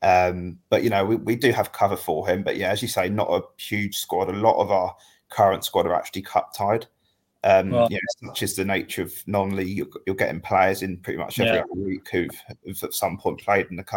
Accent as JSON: {"language": "English", "town": "Maidstone", "region": "South East England", "country": "United Kingdom", "tie": "born or raised there", "said": "Well, I grew up in Maidstone, lived there all my life."}